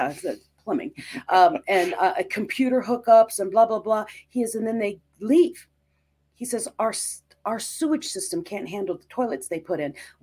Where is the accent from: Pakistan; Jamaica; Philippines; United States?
Philippines; growing up in the Philippines, that was a whole thing